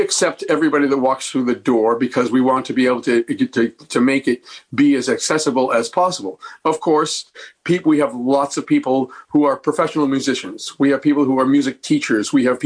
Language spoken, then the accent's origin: English; Massachusetts, United States; Well, I grew up on the South Shore here, and I went to college for music education